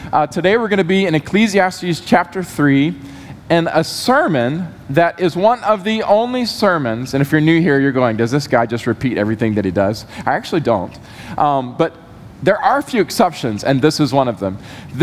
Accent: Georgia, United States; We have been in Memphis about 15 years, and we absolutely love it here. I'm originally from Georgia.

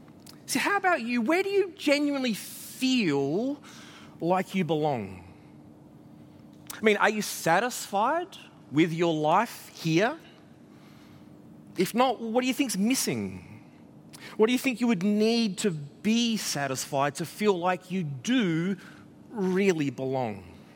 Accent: Adelaide, South Australia, Australia; moved away as an adult; Now, I grew up in Adelaide. Actually, I grew up in Panorama, just up the hill here. When I was 16, I moved just across the road, the other side of South Road, into St. Mary's. So, in a way, I'm very much a local boy.

